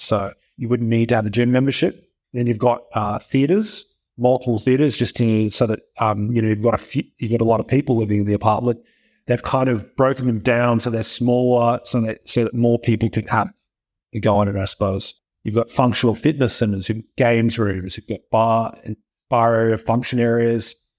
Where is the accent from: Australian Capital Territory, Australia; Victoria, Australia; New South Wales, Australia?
Australian Capital Territory, Australia; Williamsdale; I grew up in Williamsdale.